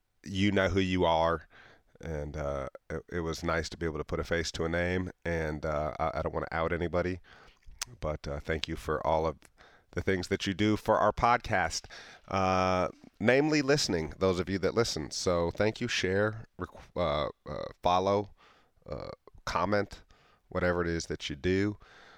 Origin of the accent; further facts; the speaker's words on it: Yellow Springs, Ohio, United States; I am in the belly of the beast, Yellow Springs, my hometown, my stomping grounds of my youth and my adulthood.